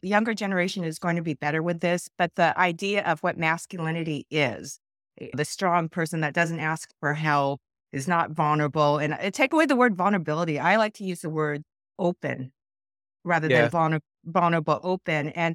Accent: Seattle, Washington, United States; also born or lived in South Korea; I was born in South Korea but raised in Seattle, Washington. I was adopted, so I've been here since I was about a year old.

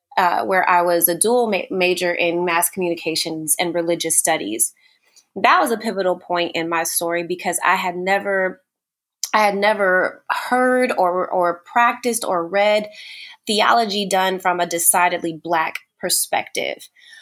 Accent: Texas, United States; I'm originally from Texas, was born into a family of very active faith practitioners.

